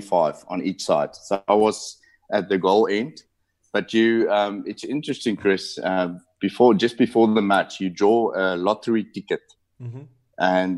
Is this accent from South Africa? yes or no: yes; South Africa; And I don't know if we just because we're South African, because everyone likes South Africans.